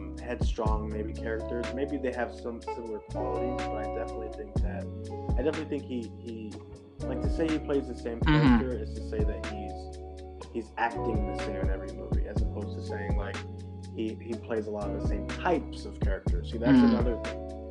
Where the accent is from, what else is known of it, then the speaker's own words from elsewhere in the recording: Missouri, United States; born there; now in Minnesota, United States; I'm from, you know, I was born in Missouri. I lived in my life. I'm now living in Minnesota.